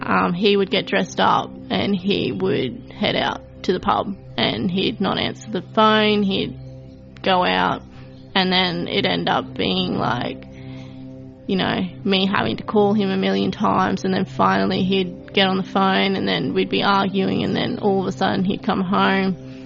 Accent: Goomeri, Queensland, Australia; also born or lived in Wondai; I'm 27 years old and I'm from Gumeri, born in Wandai.

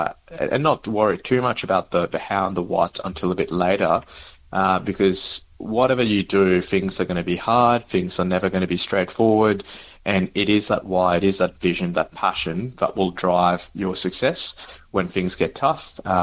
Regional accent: Mauritius; growing up in Mauritius, where I was born and lived almost half of my life

